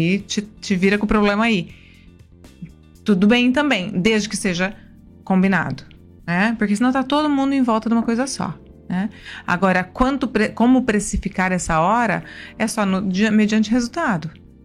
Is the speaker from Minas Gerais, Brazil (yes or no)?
no; Londrina, Paraná, Brazil; now in Porto Alegre, Brazil; Eu nasci no Paraná, com uma família tradicional, né? Enfim, fui criada lá. E vim pra Porto Alegre tem 10 anos.